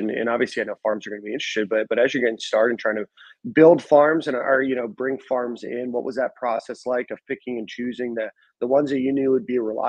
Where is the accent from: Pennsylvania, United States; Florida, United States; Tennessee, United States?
Florida, United States; Like, I grew up in South Florida. Like, there's not even a farm within 50 miles of my parents' house, like a real farm.